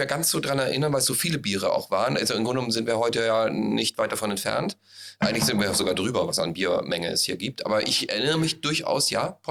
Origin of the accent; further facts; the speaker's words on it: Austria; now in Germany; ich bin ja Österreicher.